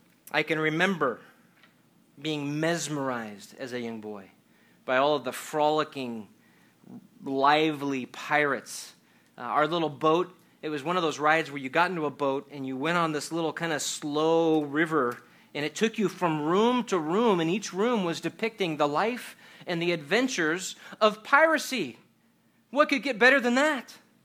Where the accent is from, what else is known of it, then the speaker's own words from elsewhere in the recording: Los Angeles, California, United States; Growing up in Los Angeles, Anaheim was just a few hours away from the happiest place on earth, Disneyland.